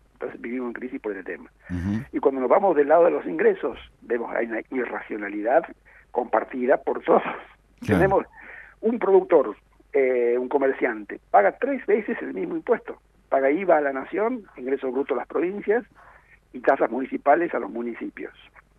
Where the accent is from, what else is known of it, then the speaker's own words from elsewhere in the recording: Jujuy, Argentina; yo nací en Jujuy, mis padres eran muy humildes, estudié en Jujuy